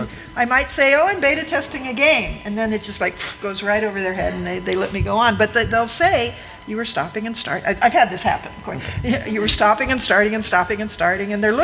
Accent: Detroit, Michigan, United States; I'm from the Detroit area, and so I live actually in one of the suburbs

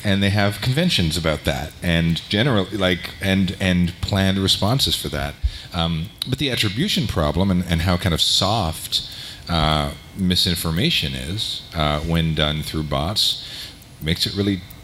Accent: Canada; A, I'm Canadian, so we don't have the First Amendment.

